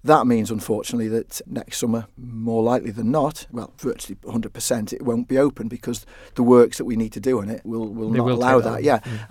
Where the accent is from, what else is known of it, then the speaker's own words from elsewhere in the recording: Port St Mary, Isle of Man; I'm from the south of the island, and I was born and brought up in Port St Mary. I lived in Port Erin for many years now.